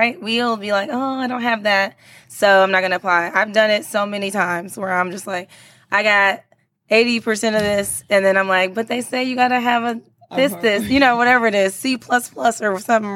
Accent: California, United States; now in Dallas, United States; I didn't know anybody here. I'm from California.

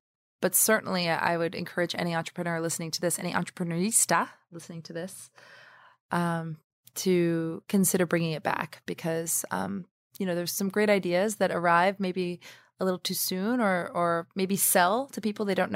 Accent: New York City, New York, United States; born there; I'll take a step back and say that I was born in Harlem, New York.

